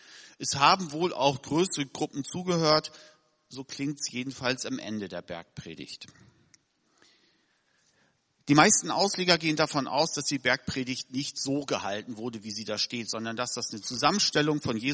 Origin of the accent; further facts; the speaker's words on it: Germany; ich predige als Deutscher aus Jahrgang 71 im Westen aufgewachsen